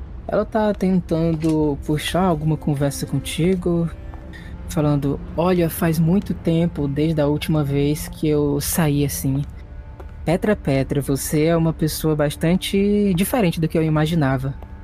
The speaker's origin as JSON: {"language": "Portuguese", "region": "Minnesota", "country": "United States", "second_language": "Portuguese", "said": "Como eu disse, eu também sou da América, eu sou de Minnesota"}